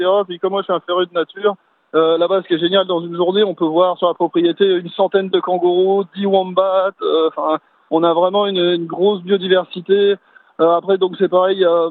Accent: Hauts-de-France, France; En fait, moi, je viens de Picardie, donc je viens de campagne à la base, j'ai grandi dans une ferme

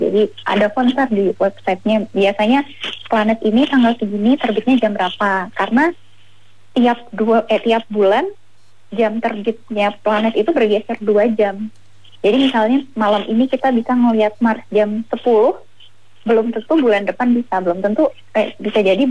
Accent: West Nusa Tenggara, Indonesia; Jadi saya dulu tinggalnya di Lombok. Di Lombok tuh langitnya cerah kali.

